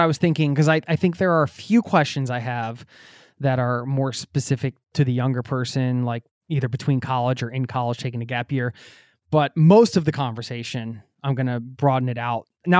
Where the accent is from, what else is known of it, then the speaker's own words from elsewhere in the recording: Pennsylvania, United States; I was kidding, because I grew up outside of Philadelphia.